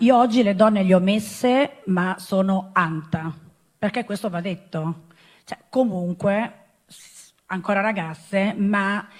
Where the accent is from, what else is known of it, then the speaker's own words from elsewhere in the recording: Emilia-Romagna, Italy; poi io sono emiliana e nonostante sia così emancipata